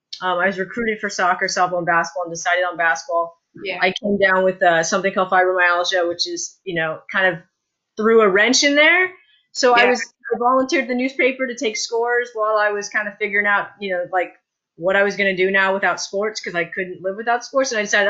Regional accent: California, United States; also born or lived in New Hampshire; So I grew up in, I was born in New Hampshire, but we moved to California.

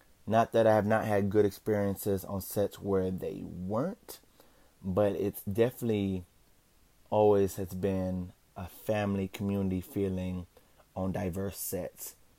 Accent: Anaheim, California, United States; also born or lived in Fontana; I'm a Ghanaian American born and raised in Anaheim, California. I spent my high school years in Fontana, California before moving to Hollywood

